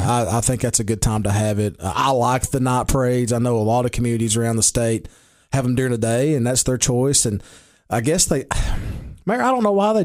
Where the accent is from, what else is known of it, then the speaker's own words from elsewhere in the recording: Baxter, United States; I mean, live on the outskirts of it, but Baxter's my hometown